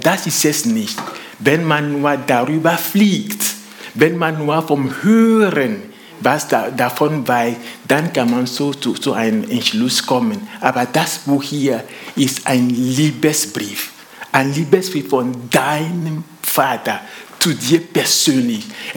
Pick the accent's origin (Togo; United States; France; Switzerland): Togo; now in Köndringen, Germany; Wir sind aus Togo, aus Westafrika. … Gott hat uns mit 3 Kindern gesegnet, 13, 12 und 5. Und wir wohnen zurzeit in Köndringen, nicht weit weg von hier.